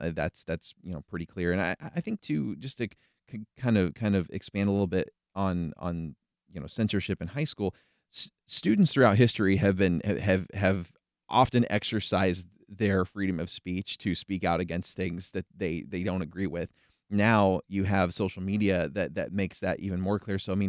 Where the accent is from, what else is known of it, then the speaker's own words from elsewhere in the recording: Iowa, United States; now in Florida, United States; I know my home state of Iowa, a bill was recently announced a couple days ago that was very similar to the Don't Say Gay bill here in Florida.